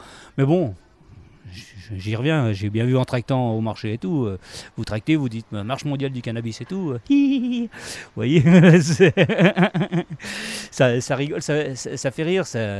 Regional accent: France; bon, je suis Français

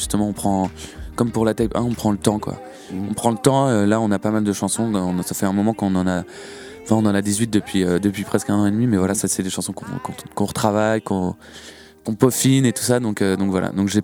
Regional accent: Rennes, Brittany, France; c'était quand même un super moment parce qu'on est rennais

